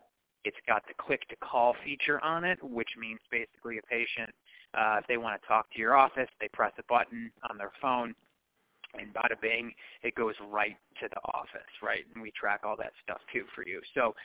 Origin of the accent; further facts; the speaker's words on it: Buffalo, New York, United States; I know that because I'm originally from Buffalo. I know Elmira.